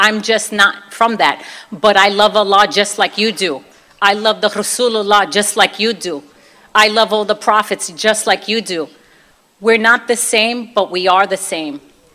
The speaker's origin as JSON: {"language": "English", "region": "New York", "country": "United States", "said": "I come from Bronx, Brooklyn street life and corporate life."}